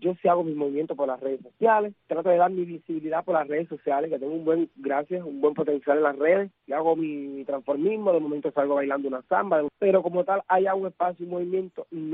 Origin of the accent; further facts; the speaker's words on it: Baracoa, Guantánamo, Cuba; porque en mi pueblo la única trans soy yo, por lo menos por mi pueblecito